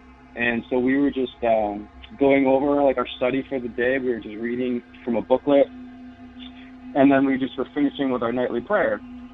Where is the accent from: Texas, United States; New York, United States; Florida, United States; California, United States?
New York, United States; from Western New York.